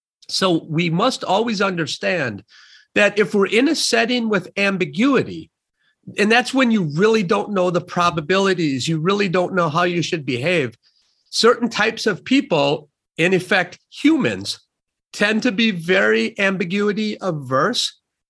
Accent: Sun Prairie, Wisconsin, United States; I was raised in Sun Prairie, Wisconsin.

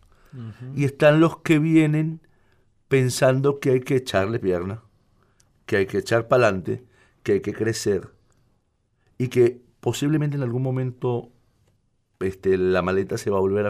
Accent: Venezuela; moved away

